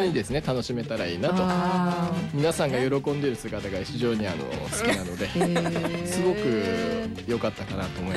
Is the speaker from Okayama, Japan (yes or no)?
no; Kumamoto, Japan; moved away as an adult; 熊本市内に、はい、住んでました。